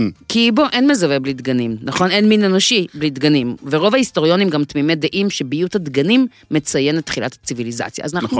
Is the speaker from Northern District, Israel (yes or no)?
no; Hod HaSharon, Central District, Israel; also born or lived in Raanana; בדירה הראשונה שההורים שלי גרו, כשנולדתי ברעננה, היה באמת מטבח קטן